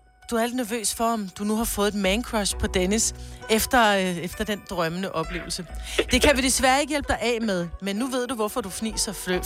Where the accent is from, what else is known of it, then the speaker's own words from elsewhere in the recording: Morud, Region of Southern Denmark, Denmark; jeg kommer fra Morud jo. Jeg boede ude i Rue jo.